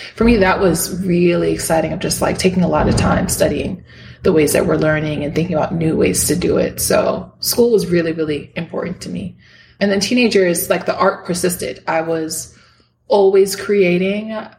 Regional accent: New York, United States; also born or lived in Miami; Yes, I was born in Miami, Florida, to two parents. They came from Dominican Republic, so both of them were immigrants. And then I mostly grew up with my mom and my sister. We moved from Miami to different parts of New York State.

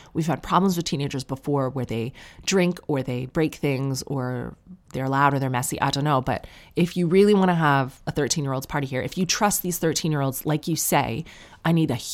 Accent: Sarnia, Ontario, Canada; growing up in Sarnia, I felt welcome everywhere.

